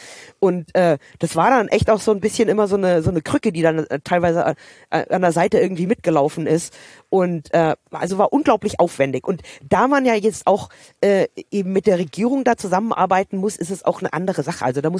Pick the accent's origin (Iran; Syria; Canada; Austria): Canada; Nee, also das gab's bei uns in Kanada auch überhaupt nicht. Also ich muss auch sagen, dass die Kanadier wesentlich entspannter hinsichtlich Cannabiskonsum sind.